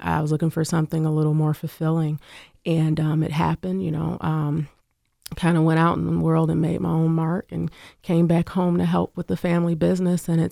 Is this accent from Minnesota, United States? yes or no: no; Lansing, Michigan, United States; I was raised in Lansing. I went to public schools here, elementary, middle school, as well as high school.